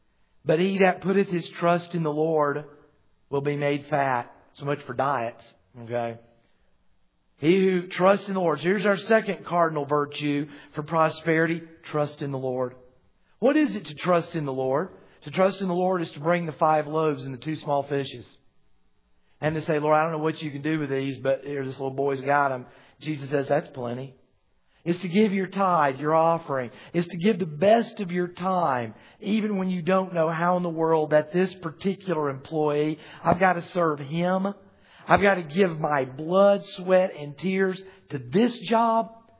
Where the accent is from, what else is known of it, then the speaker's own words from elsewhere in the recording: United States; I'm an American. I'm Presbyterian.